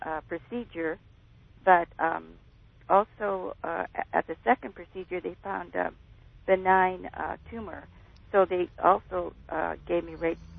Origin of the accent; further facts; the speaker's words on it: Gardena, California, United States; Well, I'm from Gardena, and I'm retired.